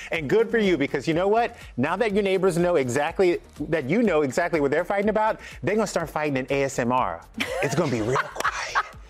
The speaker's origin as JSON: {"language": "English", "region": "the South", "country": "United States", "said": "I'm from the South."}